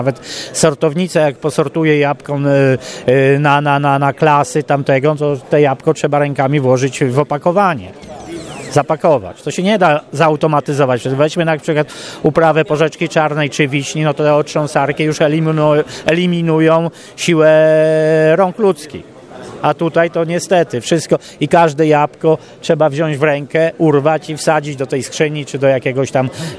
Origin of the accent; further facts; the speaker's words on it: Świątniki, Świętokrzyskie Voivodeship, Poland; pochodzę z miejscowości Świątniki, w gminie Obrazów.